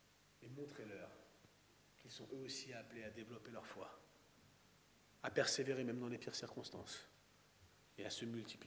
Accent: France; par notre monde si confortable ici en France. Oh, nous râlons bien souvent sur nos conditions de vie. Nous sommes français, n'est-ce pas?

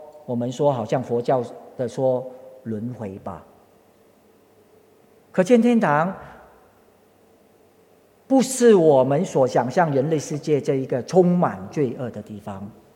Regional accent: Guangdong, China; accent: Cantonese; 我们广东话就讲到这里呢

